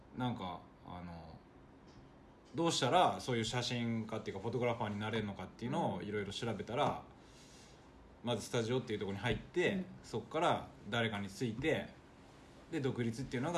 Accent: Sapporo, Hokkaido, Japan; 札幌です、はい、札幌育ちで、2013年に独立して

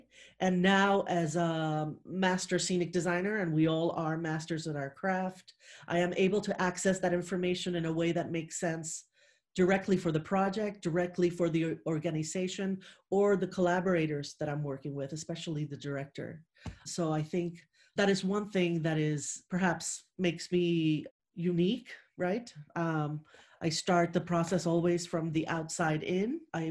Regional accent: Puerto Rico; As I was growing up in Puerto Rico

